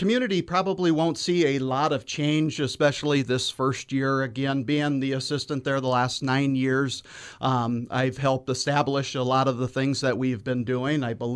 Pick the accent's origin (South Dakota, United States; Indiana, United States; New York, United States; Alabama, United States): South Dakota, United States; Pierre; I grew up here in Pierre, graduated from Riggs High back in 1999 and had the opportunity to come back to Pierre in 2006.